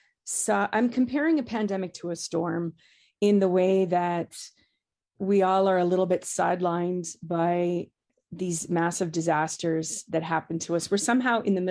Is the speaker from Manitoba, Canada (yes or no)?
no; Alberta, Canada; now in Newfoundland, Canada; I grew up in Alberta, lived in Newfoundland for a really long time, currently living back in Newfoundland.